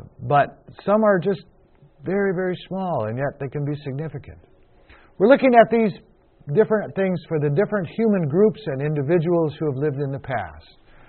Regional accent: Midwest, United States; I come from America. I was born here raised in the Midwest, and that gives me a certain perspective of things.

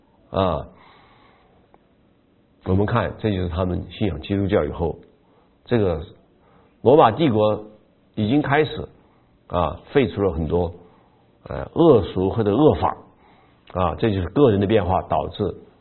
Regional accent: China; 等于我们中国人像宋朝时候就有一个风俗

